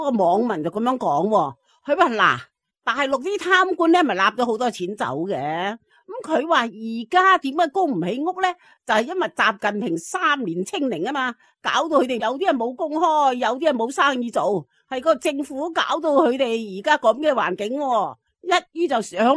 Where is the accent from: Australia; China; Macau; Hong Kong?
Australia; 咁我心咪諗咯，大陆嘅人工边够我哋澳洲人工高呢？